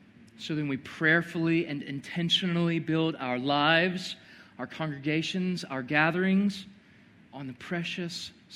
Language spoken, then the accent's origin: English; Texas, United States; I'm from Texas, so I don't mean in that way, but you know what I'm saying.